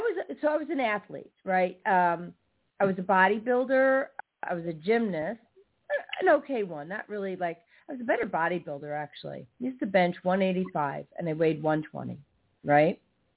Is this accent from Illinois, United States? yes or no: yes; Barrington, Illinois, United States; and I grew up in Barrington, Illinois, and my father had these mulberry trees, right, planted in front.